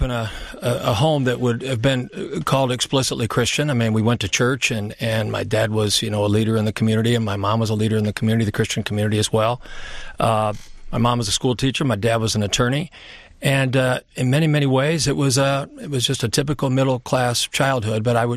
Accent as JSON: {"language": "English", "region": "Indiana", "country": "United States", "tie": "born or raised there", "said": "I grew up in the Civil Rights era. I grew up in central Indiana, Klan territory."}